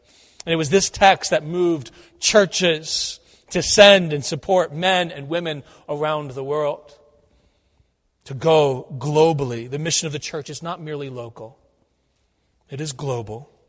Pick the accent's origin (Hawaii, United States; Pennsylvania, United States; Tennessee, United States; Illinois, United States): Pennsylvania, United States; I'm from Pennsylvania, I'm proud of this.